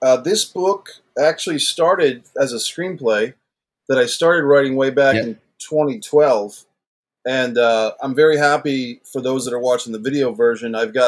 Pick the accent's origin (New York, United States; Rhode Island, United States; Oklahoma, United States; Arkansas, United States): Rhode Island, United States; hey, I'm a screenwriter from Rhode Island.